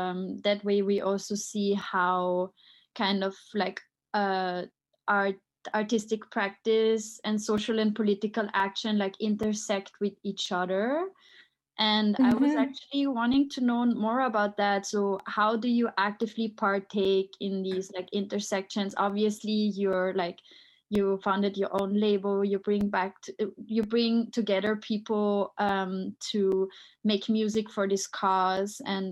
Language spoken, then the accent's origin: English; Vienna, Austria; I come from Vienna, and in Vienna, the techno scene is so driving some like politically like critical movements.